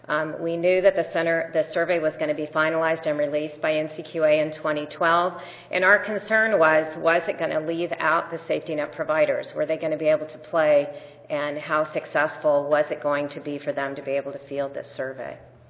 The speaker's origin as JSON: {"language": "English", "region": "California", "country": "United States", "said": "I'm from Southern California where the Angels did not make it to the playoffs"}